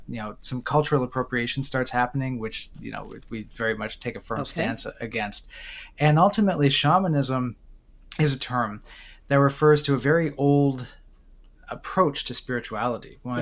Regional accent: Oshawa, Ontario, Canada; born there; Yep. I was born in Oshawa, Ontario.

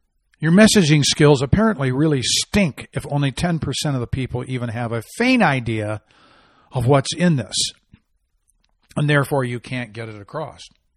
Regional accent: Michigan, United States; And then there's, growing up in Michigan, I got a humongous amount of Motown records.

